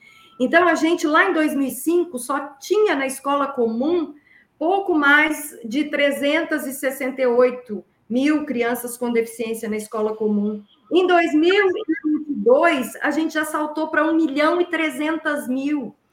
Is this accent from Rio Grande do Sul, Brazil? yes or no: no; Minas Gerais, Brazil; Eu sou mineira, família toda ali de Ouro Preto